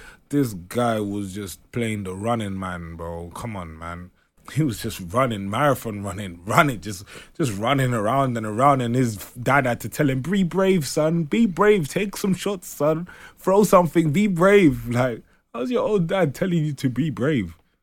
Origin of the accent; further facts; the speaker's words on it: London, United Kingdom; I'm from South London.